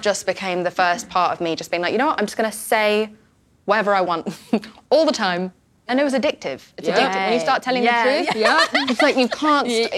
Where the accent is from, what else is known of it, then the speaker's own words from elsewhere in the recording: England, United Kingdom; I'm also from England